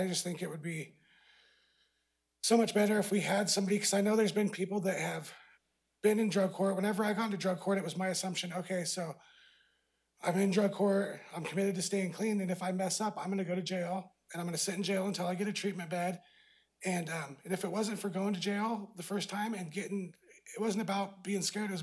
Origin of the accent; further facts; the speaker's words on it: Siletz, Oregon, United States; I grew up in Siletz my whole life.